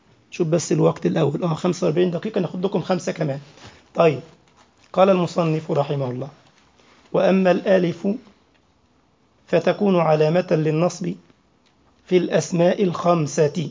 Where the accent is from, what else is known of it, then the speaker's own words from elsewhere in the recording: Egypt; عندنا في مصر ما قبلك اقول لك عامل ايه